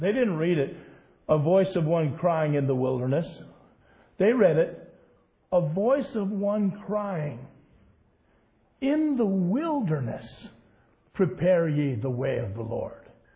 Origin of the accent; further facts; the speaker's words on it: United States; I'm Catholic. I'm American.